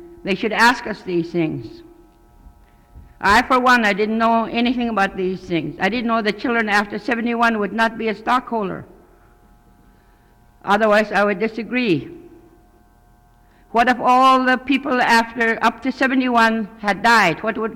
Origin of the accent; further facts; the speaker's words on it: Tetlin, Alaska, United States; I'm from Tetlin.